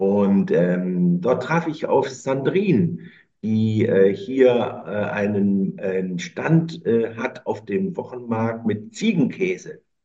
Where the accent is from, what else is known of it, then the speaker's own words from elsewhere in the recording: Wermelskirchen, North Rhine-Westphalia, Germany; Wermelskirchen. Das ist meine Heimatstadt. Da komme ich her, aus Nordrhein-Westfalen.